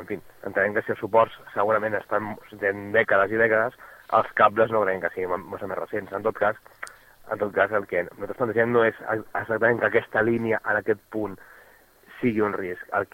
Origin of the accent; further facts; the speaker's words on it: Gavà, Catalonia, Spain; vivim en aquestes comarques, que sempre som de Gavà